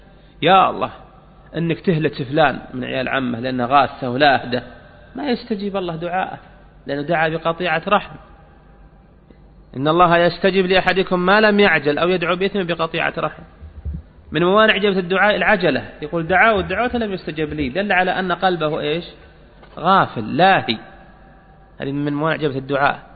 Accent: Saudi Arabia; احنا عندنا في السعودية نوديه للطائف

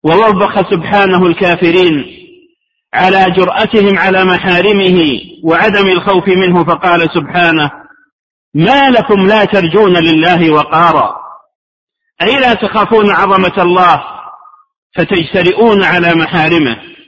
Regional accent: Najd, Saudi Arabia; يذكرني هذا بقصة حقيقية وقعت عندنا في نجد، وصاحبها معروف عندنا

